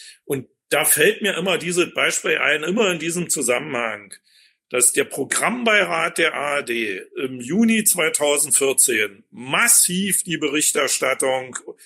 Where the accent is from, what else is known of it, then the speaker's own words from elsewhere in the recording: East Germany, Germany; Also dummerweise sage ich jetzt als Ostdeutscher